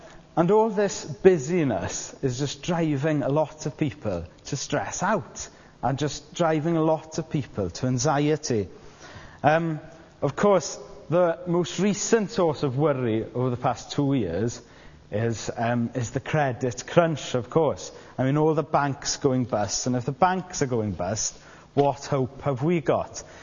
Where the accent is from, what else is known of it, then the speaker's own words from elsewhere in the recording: Aberystwyth, Wales, United Kingdom; now in Bangor, United Kingdom; I live in Bangor, but I come from Aberystwyth. So I go to Aberystwyth quite often to visit my parents.